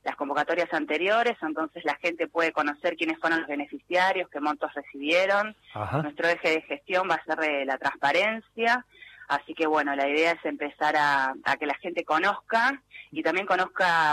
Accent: Lomas del Mirador, Buenos Aires Province, Argentina; soy de Lomas del Mirador, de Partido de la Matanza.

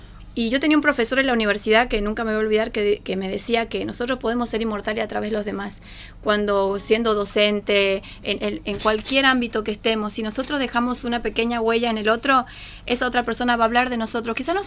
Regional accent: Mendoza, Argentina; born there; sí soy de acá, me siento parte, ¿no? Pero nací en Mendoza, en la ciudad de Mendoza. Hace 16 años que estamos acá

